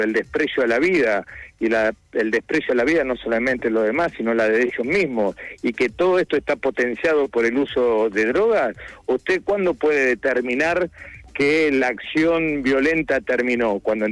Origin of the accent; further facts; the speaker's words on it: Capilla del Señor, Buenos Aires Province, Argentina; Yo cuando era chico vivía en Capilla del Señor, en el kilómetro 80 de la ruta 8.